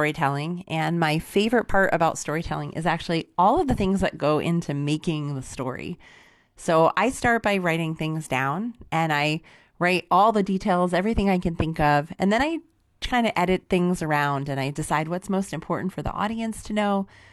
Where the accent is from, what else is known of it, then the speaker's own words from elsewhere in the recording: West Hartford, Connecticut, United States; I'm from West Hartford, Connecticut.